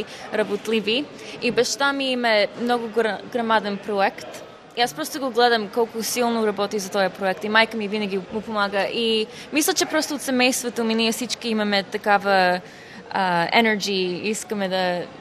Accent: United States; когато израснах в Штатите, родителите ми и баба и дядо винаги ми казваха

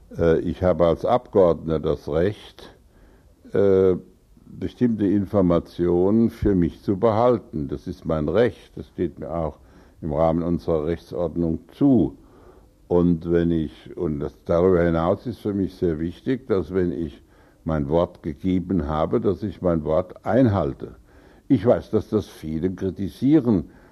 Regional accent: Rhineland-Palatinate, Germany; meine Heimat ist die Pfalz, in der ich groß geworden bin, in der ich lebe. Eine der großen Landschaften Europas. Mein Vaterland ist Deutschland

